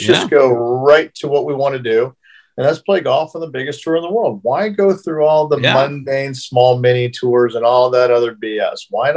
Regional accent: Phoenix, Arizona, United States; Phoenix, Arizona.

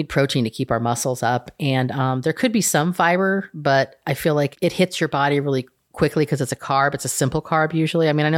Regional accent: California, United States; I'm from California, so whenever I can get organic fruits and vegetables, I like the farmer's market here.

